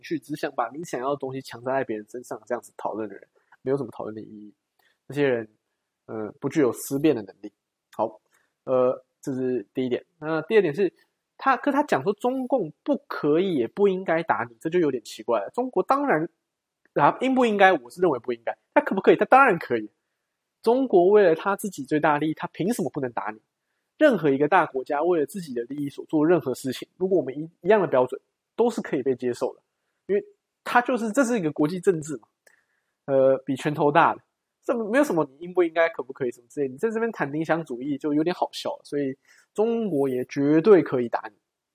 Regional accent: Taiwan; 那身为台湾人，我觉得这是很合理的

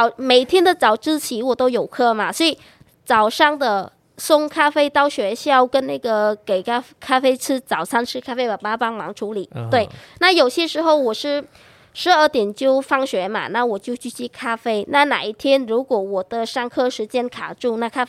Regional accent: Southern Vietnam, Vietnam; Chinese is a second language; now in Taiwan; 我是来自越南的南部，那我在台湾今年是第七年，很开心认识大家。

